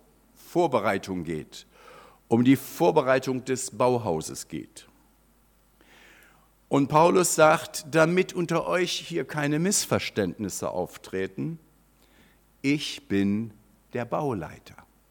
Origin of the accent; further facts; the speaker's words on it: Hildesheim, Lower Saxony, Germany; Das waren so die Baumaterialien in der Gegend, wo ich groß geworden bin, in Hildesheim, Fachwerkhäuser.